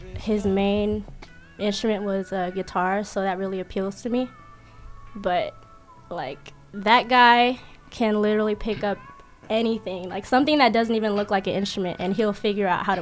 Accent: Vallejo, California, United States; Well, I grew up, born and raised in Vallejo, California, 707, say backwards.

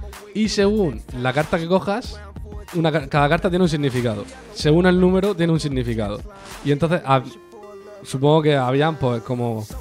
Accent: Spain; Sí, soy español, pero no soy gilipollas.

